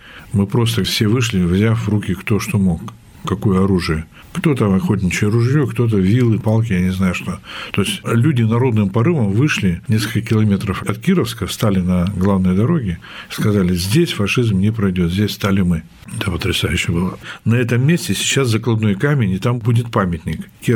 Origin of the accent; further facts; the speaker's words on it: Russia; Я вырос на Ангаре, и самый мой любимый запах – это вот вы прямо вот угадали.